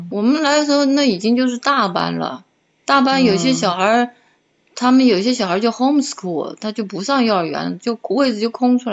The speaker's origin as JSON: {"language": "Chinese", "country": "China", "said": "按照我们中国人来说就是瞎搞嘛"}